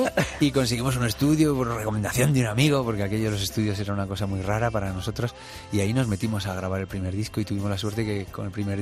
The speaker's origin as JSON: {"language": "Spanish", "region": "Cantabria", "country": "Spain", "said": "Y cada vez que bajamos a Madrid, porque somos de Cantabria"}